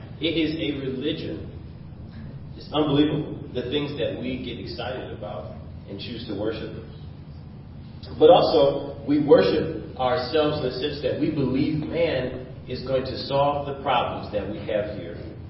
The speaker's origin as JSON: {"language": "English", "town": "Detroit", "region": "Michigan", "country": "United States", "tie": "born or raised there", "said": "Growing up in Detroit on the streets and stuff, I used to see pretty much all these things as a young black male"}